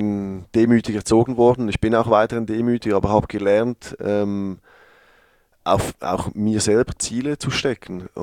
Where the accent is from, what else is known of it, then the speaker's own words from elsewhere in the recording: Switzerland; mein Heimatland trainieren zu dürfen